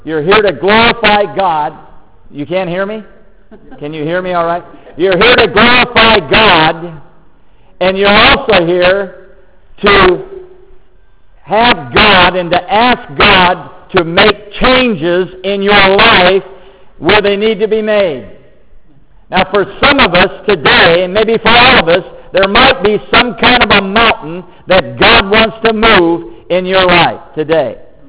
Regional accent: Bellevue, Washington, United States; I grew up in Bellevue quite a few years ago. In fact, my parents came to Bellevue when I was, Bellevue was 5,000 people. My father owned a shoe business in the old Bellevue Square

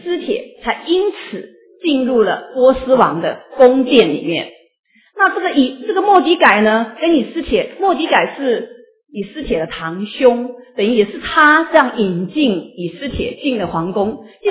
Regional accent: China; 就是可能像我们中国人的筛子啊

